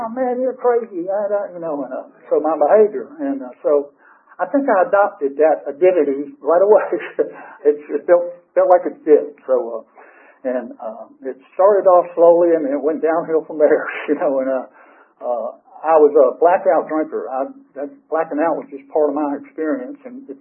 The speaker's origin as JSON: {"language": "English", "town": "Atlanta", "region": "Georgia", "country": "United States", "tie": "born or raised there", "said": "I was born here in Atlanta in 1949 at, what was it, some hospital downtown. but anyhow, I grew up here."}